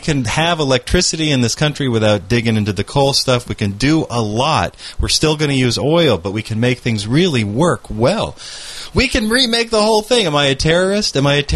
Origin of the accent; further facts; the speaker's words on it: United States; I happen to agree with you, by the way, so I'm an American, too.